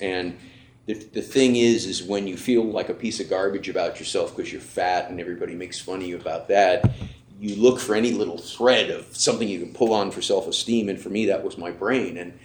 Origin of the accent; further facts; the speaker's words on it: Los Angeles, California, United States; And I'm actually from out of town. I should have, I'm from Los Angeles.